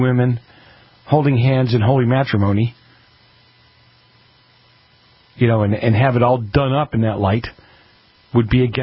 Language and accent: English; Massachusetts, United States; accent: Boston; that's my Boston accent kicking